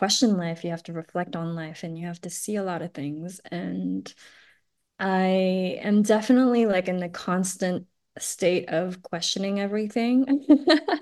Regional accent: Montreal, Quebec, Canada; first language French; also born or lived in Taiwan / Toronto; I was born in Taiwan. I grew up in Montreal, speaking French, and then moved to Toronto when I went to a French high school.

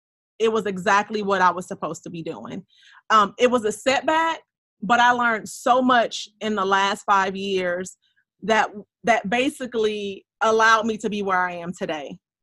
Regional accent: Los Angeles, California, United States; So I took a trip to my hometown back to LA and bought about $10,000 worth of clothing

